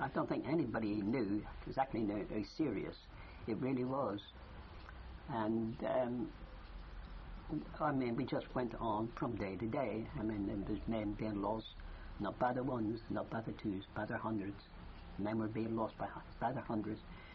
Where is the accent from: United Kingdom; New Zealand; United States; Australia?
United Kingdom; Exeter, South West England; Well, I was born in 1923, and I was born in Exeter. I am a Devonian, and I lived in the West Quarter district, that would be Preston Street